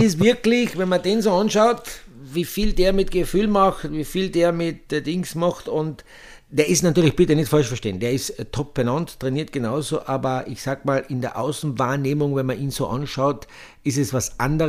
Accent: Austria; Auch bei uns in Österreich, der Matthias Mayer hat auch gesagt, er fährt da nicht

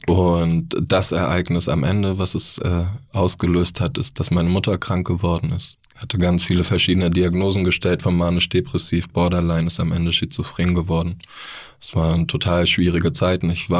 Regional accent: Neu-Ulm, Bavaria, Germany; Ich komme aus Bayern. Ich bin in Neu-Ulm geboren.

